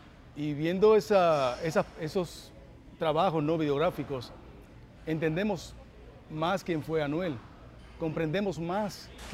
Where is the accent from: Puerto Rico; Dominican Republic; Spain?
Dominican Republic; murió en un accidente aéreo en mi país, República Dominicana